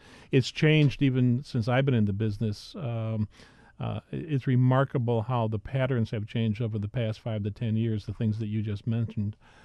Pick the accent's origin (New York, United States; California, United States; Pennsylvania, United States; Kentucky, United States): New York, United States; Syracuse; I'm formerly from Syracuse. I have to tell you that even when I was in Syracuse, I heard about this thing.